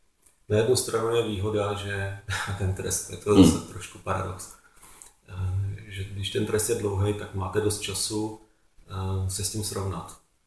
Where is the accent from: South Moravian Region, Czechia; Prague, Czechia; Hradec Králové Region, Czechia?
Prague, Czechia; vzhledem k tomu jsem z Prahy, tak aby byl ještě aspoň blíž k Praze ohledně nějakých návštěv.